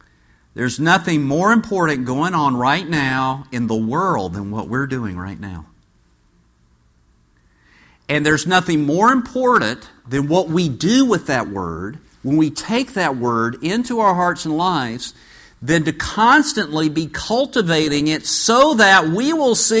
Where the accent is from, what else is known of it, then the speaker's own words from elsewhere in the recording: United States; I just want you to know that I'm an American